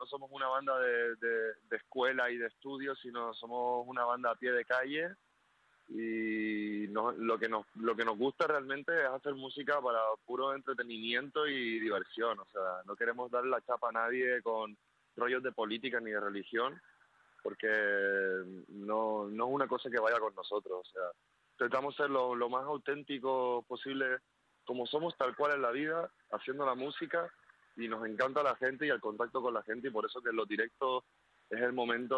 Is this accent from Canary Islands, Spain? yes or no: yes; Canary Islands, Spain; Pues mira, somos tres personas de Gran Canaria.